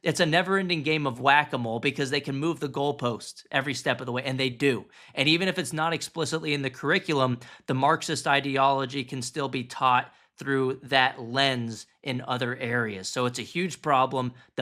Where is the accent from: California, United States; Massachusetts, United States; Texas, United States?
Texas, United States; we have found in states like my home state of Texas, other red states that have banned critical race theory